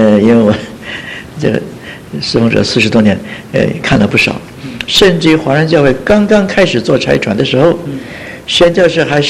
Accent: China; 我们是中国人，我们对中国的同胞有负担

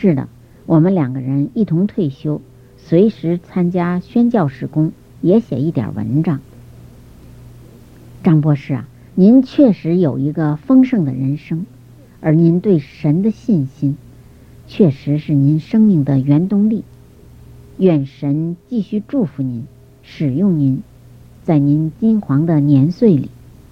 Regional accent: Beijing, China; also born or lived in Fuzhou; 我是在福州出生的，那是中国南部的一个沿海的城市。在我4岁的时候，我的家就搬到北京去了。

